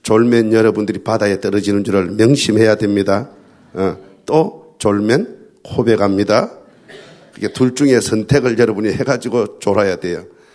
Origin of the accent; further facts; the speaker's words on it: South Korea; 내가 한국 사람이다. 코리아다.